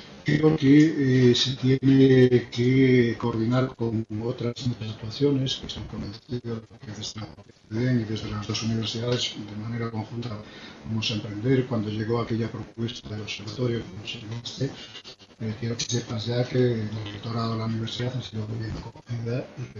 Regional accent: León, Castile and León, Spain; nosotros como tal, en León somos un extremo, en Castilla y León somos un extremo

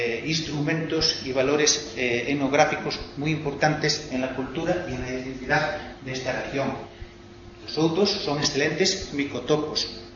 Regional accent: Fonsagrada, Galicia, Spain; yo soy de Fonsagrada y hice un pequeño estudio y aquí están reflejadas los tipos de deportes de las variedades que existen en este municipio, en mi municipio

